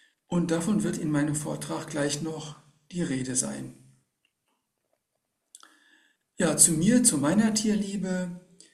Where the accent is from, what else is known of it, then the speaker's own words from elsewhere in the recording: North Rhine-Westphalia, Germany; Denn ich bin auf dem Dorf aufgewachsen, in einem kleinen Dörfchen im Sauerland, unweit von Warstein.